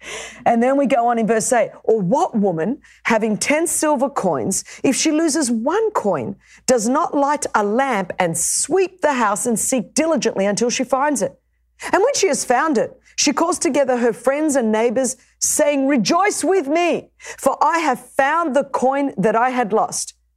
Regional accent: Australia; Now, I come from Australia

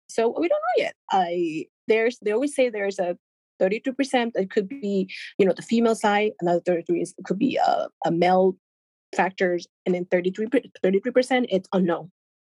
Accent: Puerto Rico; English is a second language; also born or lived in Venezuela; I was born in Venezuela and raised in Puerto Rico, but with 100% Chinese parents. So we speak Chinese in the home, but once we were in school, it's Spanish and English.

